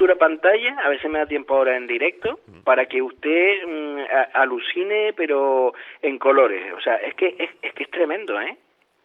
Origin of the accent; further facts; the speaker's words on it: Canary Islands, Spain; Un canario, pero con sentimiento, porque en todas las islas tengo algo.